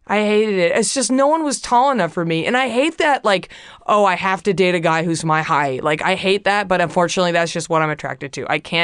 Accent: Southern United States, United States; now in Los Angeles, United States; I'm from the South. We are bred on GMO beef and corn, and everybody's tall.

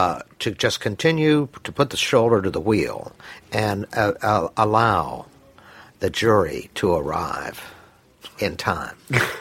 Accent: Mississippi, United States; born there; I was born in Mississippi, so was

